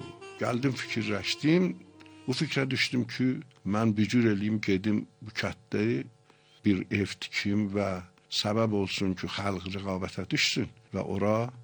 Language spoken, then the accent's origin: Azerbaijani; Tehran, Tehran Province, Iran; moved away; gəldim, mən alan 40 ildi, deyə bilirəm ki, Tehrandan gəlmişəm bu tərəfə və mütləq də olmamışam. Ailəm mənim Tehranda yaşayırlar.